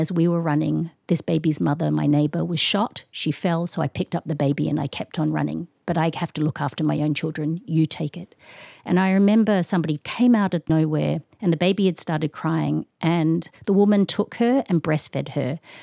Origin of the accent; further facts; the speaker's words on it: Singapore; born there; I was born in Singapore. My father was an academic.